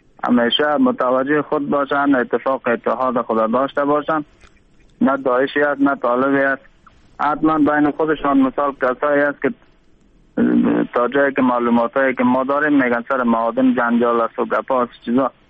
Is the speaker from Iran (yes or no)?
no; Panjshir, Afghanistan; ما فعلا خودمون از پنجشیر هستیم.